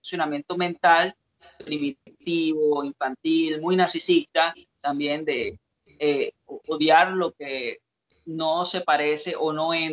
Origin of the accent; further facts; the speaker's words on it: Venezuela; Nosotros hablamos de venezolanos porque, bueno, por varias razones. Primero, somos venezolanos.